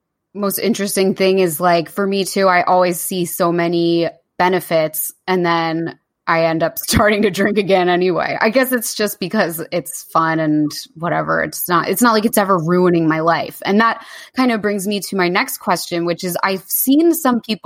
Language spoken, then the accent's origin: English; New Jersey, United States; And I'm like, well, I'm from the Jersey Shore.